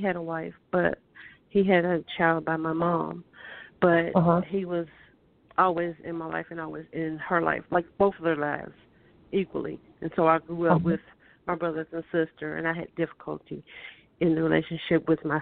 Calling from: Kentucky, United States; I'm from Kentucky

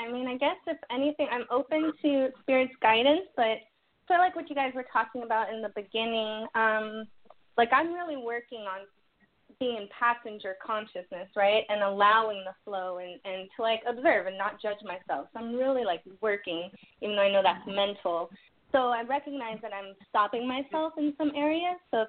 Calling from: Atlanta, Georgia, United States; Oh, Steph, it's … in Atlanta.

